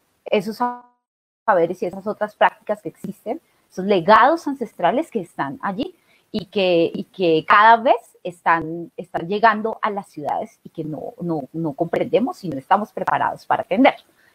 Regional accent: Colombia; es que el tema de la etnoeducación es un tema demasiado importante para el reconocimiento de nosotros como colombianos

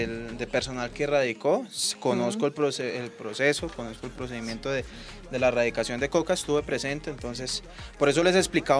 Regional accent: Colombia; yo soy colombiano

